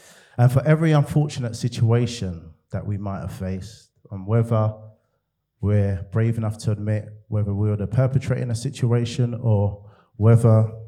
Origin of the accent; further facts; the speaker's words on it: Nigeria; I'm going to cut to the chase, because I'm Nigerian.